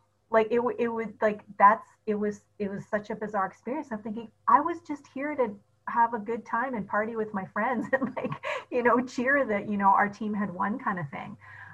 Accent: Edmonton, Alberta, Canada; Was when I was living in Edmonton. And when I grew up in Edmonton, in Alberta, in Canada

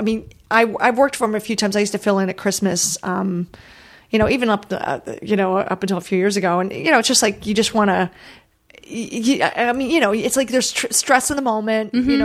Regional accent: Ireland; And then I have come to make peace with it and actually enjoy it and realize that it's part of being Irish. It's part of who we are.

